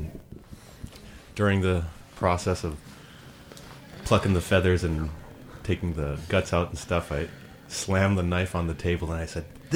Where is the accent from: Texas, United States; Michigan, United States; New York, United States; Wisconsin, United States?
Wisconsin, United States; I grew up in south central Wisconsin near Madison.